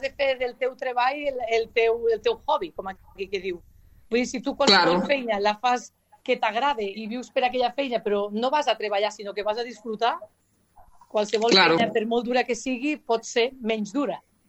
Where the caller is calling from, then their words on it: Ibars de Noguera, Catalonia, Spain; ja sabeu on som, a Ibars de Noguera.